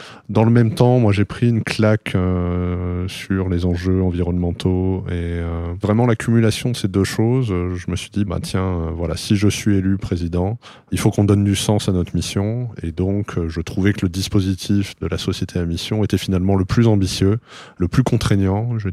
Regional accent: Aix-en-Provence, Provence-Alpes-Côte d'Azur, France; je suis originaire d'Aix-en-Provence. J'ai fait une bonne partie de mes études entre Aix et Marseille. Puis j'ai fait une école de commerce à Toulouse.

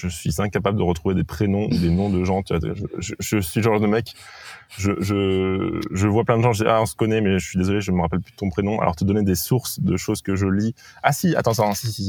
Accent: Grand Est, France; moi, je viens de Lorraine et en Lorraine, les villages, toutes les maisons sont collées

